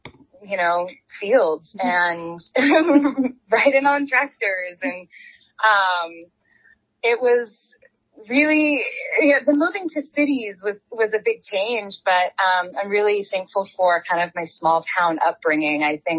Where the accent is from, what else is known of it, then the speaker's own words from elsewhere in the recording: Oklahoma, United States; but she wanted to honor the region, but also honor that I'm from Oklahoma.